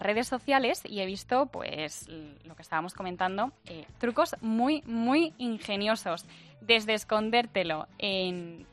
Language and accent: Spanish; Madrid, Community of Madrid, Spain; yo que soy de Madrid, pues si voy, me sale más barato acampar con mis amigos